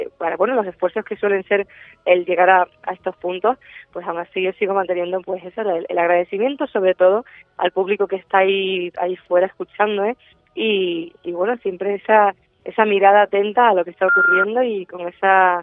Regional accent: La Palma, Canary Islands, Spain; born there; yo pues nací en La Palma y aunque ahora la vida, la vorágine laboral pues nos lleva por todo el mundo y casi puedes estar poquito en casa

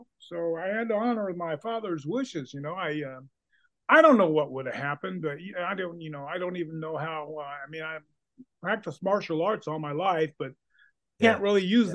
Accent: California, United States; born there; California. I was born in California, and that's where he was wrestling.

